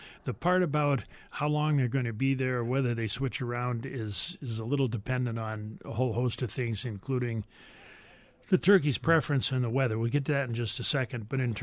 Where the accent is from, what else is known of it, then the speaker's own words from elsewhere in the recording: New England, United States; moved away as an adult; now in Wisconsin, United States; When I came out to Wisconsin from New England for graduate school in the 1970s